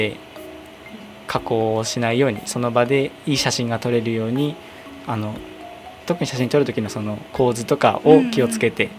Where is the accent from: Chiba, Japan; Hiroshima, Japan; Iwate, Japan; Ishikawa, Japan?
Iwate, Japan; Ninohe; 私も二戸の出身なんですけど、